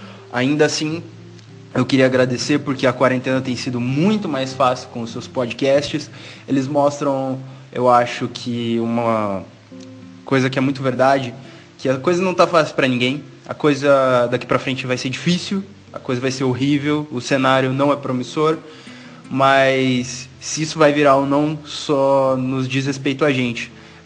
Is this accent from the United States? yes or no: no; Curitiba, Paraná, Brazil; eu não sei se vai chegar a você essa mensagem, eu sou de Curitiba, atualmente tenho 22 anos